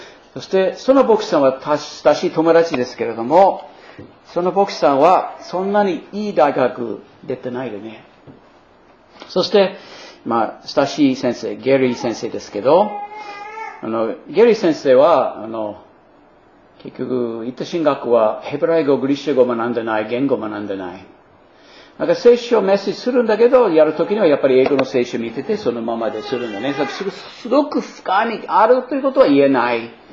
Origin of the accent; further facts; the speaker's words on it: United States; Japanese is a second language; 一つのアメリカの話、もう一つやってもいいですかね。私のふるさとの話です。私の育てた町より私の親のふるさとの町でしたね。